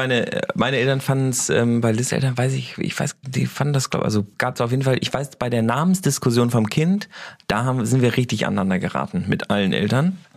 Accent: Hamburg, Germany; born there; Ich bin in Hamburg geboren.

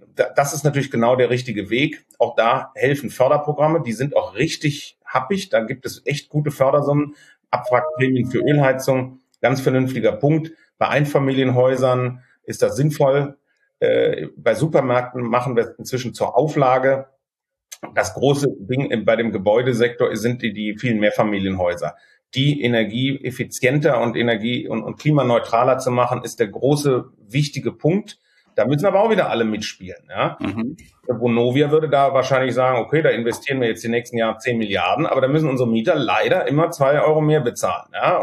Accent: Cologne, North Rhine-Westphalia, Germany

